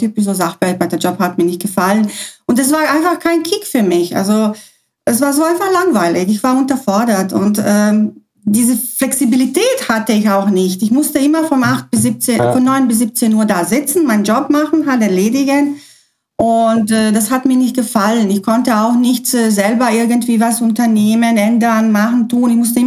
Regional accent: Croatia; German is a second language; now in Germany; ursprünglich komme ich auch aus Ex-Jugoslawien, also beziehungsweise aus Kroatien.

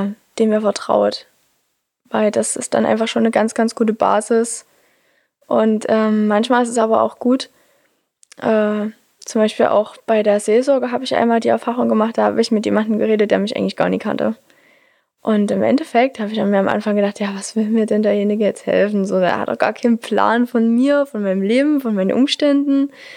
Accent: Bernsdorf, Saxony, Germany; Das ist ein Berg, der ist bei uns in Bernsdorf, grenzt ein bisschen an Gersdorf ran.

